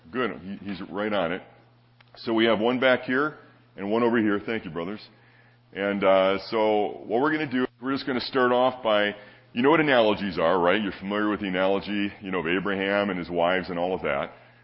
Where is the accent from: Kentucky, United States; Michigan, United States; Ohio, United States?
Michigan, United States; Detroit; We grew up in Detroit and have many wonderful blessings here.